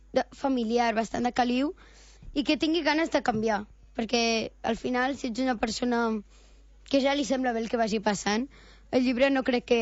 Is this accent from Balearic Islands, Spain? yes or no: no; Roses, Catalonia, Spain; tinc 12 anys, sóc de Roses